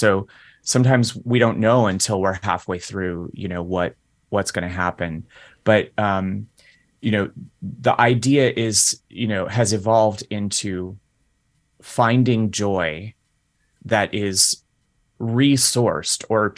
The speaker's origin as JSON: {"language": "English", "town": "New York City", "region": "New York", "country": "United States", "said": "I admit to living a somewhat nuclear existence as a New Yorker."}